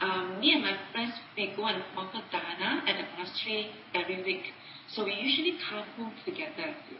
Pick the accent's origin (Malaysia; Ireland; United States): Malaysia; Penang; English is a second language; Okay, good evening Ajahn, I'm from Penang, Malaysia.